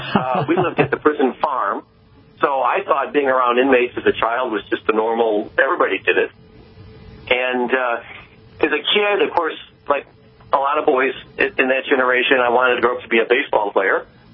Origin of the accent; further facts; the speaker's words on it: Joliet, Illinois, United States; also born or lived in Lockport; Well, I grew up in Joliet in Lockport, Illinois, which is about 35 miles southwest of Chicago.